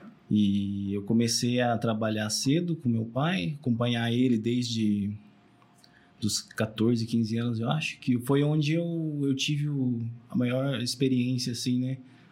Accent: Mogi Guaçu, São Paulo, Brazil; Mogi Guaçu, os dois.

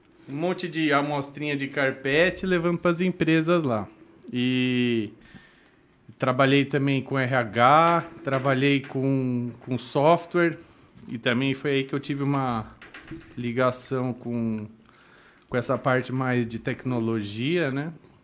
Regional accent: São Paulo, Brazil; also born or lived in Três Corações; Sou de São Paulo. Sou de São Paulo, morei em São Paulo por 27 anos. Quando era criança, assim, eu morei em Minas Gerais, em Três Corações. Mas nem me lembro, eu tinha o quê? 3, 4 anos, e aí já logo voltei, que meu pai tinha sido transferido para lá.

